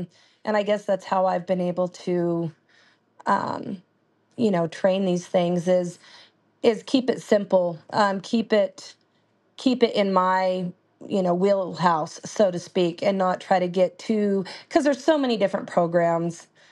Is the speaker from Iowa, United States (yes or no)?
no; Junction City, Oregon, United States; I was born and raised in Oregon, grew up in Junction City, and my mom and dad had a lot of horses.